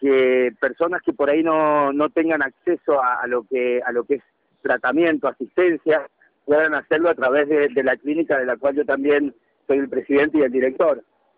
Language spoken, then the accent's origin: Spanish; Argentina; moved away; also born or lived in Barcelona, Spain; Yo cuando me fui de la Argentina, es lo que vos decís, no se hablaba básicamente de este tema